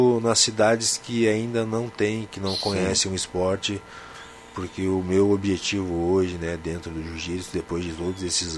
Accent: Passo Fundo, Rio Grande do Sul, Brazil; Eu sou do Passo Fundo, né, mas é considerado interior.

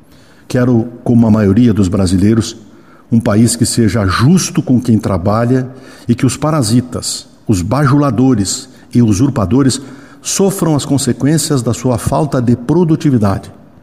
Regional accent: Rio Grande do Sul, Brazil; Como gaúcho brasileiro, como contribuinte e uma pessoa esperançosa por melhores dias, desejo que os eleitos tratem de reduzir o número de parasitas, bajuladores e usurpadores.

